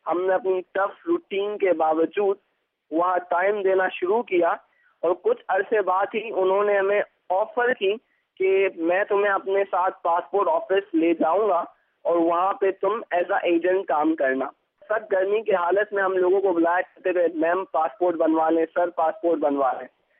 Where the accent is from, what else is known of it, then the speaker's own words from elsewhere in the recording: Karachi, Sindh, Pakistan; born there; اور میری پیدائش پاکستان کے شہر کراچی میں ہوئی.